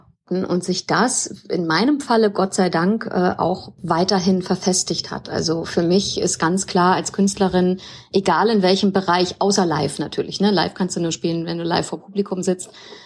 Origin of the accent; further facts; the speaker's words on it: Hamburg, Germany; now in Berlin, Germany; ich bin ja Hamburgerin, lebe aber in Berlin